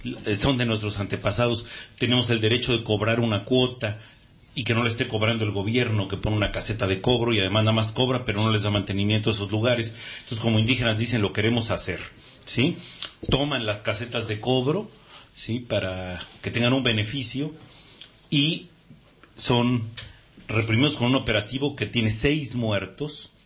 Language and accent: Spanish; Chiapas, Mexico; Vengo del estado de Chiapas